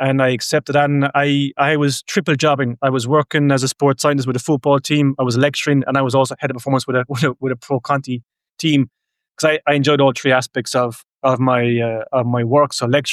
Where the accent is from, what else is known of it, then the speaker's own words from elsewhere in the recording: Ireland; I was originally a football player many years ago when I grew up in Ireland